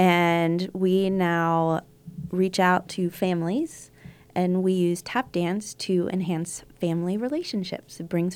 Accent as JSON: {"language": "English", "region": "East Coast", "country": "United States", "tie": "born or raised there", "said": "I grew up on the East Coast and studied in New York."}